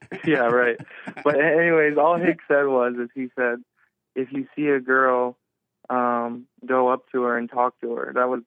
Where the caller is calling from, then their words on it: New York, United States; I don't live in California. I'm from New York. And anyways, I'm back in New York now